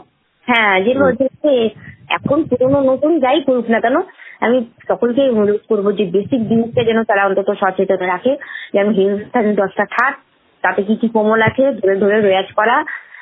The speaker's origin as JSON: {"language": "Bangla", "town": "Asansol", "region": "West Bengal", "country": "India", "tie": "born or raised there", "said": "আমার বাড়ি হচ্ছে আসানসোল"}